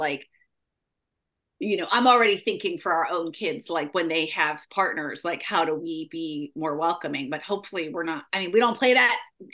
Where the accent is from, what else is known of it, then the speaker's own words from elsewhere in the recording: East Coast, United States; And the fact that I was from the East Coast, even though disgusting. I had grown up on a farm